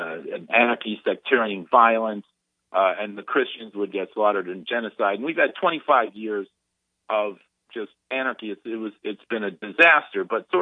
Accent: Chicago, Illinois, United States; also born or lived in New York City; Okay, so I mentioned last week that I am a Midwest. I grew up in Chicago, but I have a tie to the South.

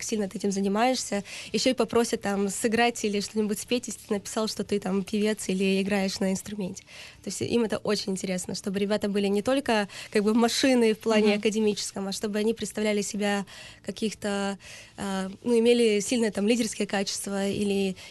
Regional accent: Berdyansk, Zaporizhzhia Oblast, Ukraine; Я сама из Бердянска, Запорожской области, как бы из простой довольно семьи

